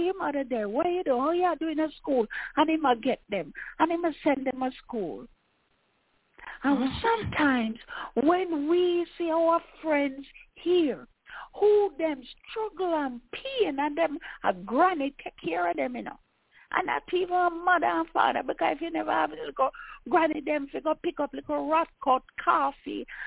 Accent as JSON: {"language": "English", "country": "Jamaica", "said": "And that is because I'm a Jamaican."}